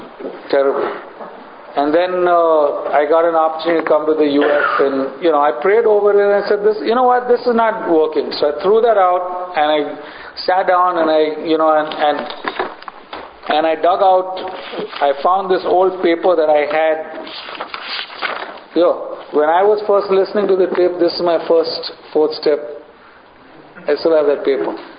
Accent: India; I grew up in India.

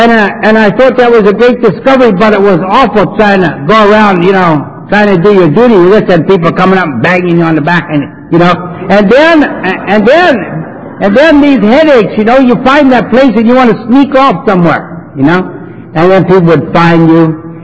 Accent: Philadelphia, Pennsylvania, United States; I was in the city of Philadelphia, born and raised in Kensington.

